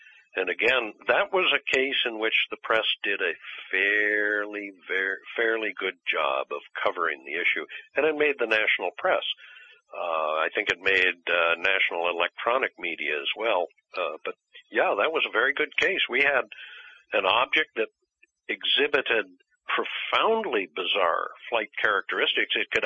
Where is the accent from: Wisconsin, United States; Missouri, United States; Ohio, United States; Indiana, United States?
Missouri, United States; born there; I was born in Missouri 61 years ago, the Show Me State, and so it's sort of a tradition for me.